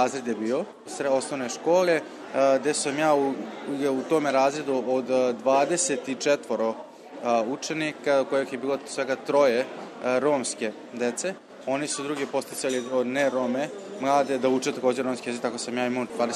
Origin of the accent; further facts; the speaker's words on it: Sombor, Vojvodina, Serbia; Dolazim iz Sombora.